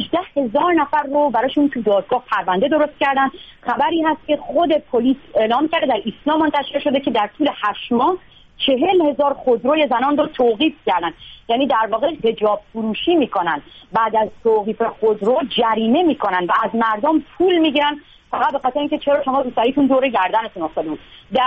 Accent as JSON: {"language": "Persian", "country": "Iran", "tie": "born or raised there", "said": "من به عنوان یک دختری که توی شهرستان بزرگ شدم"}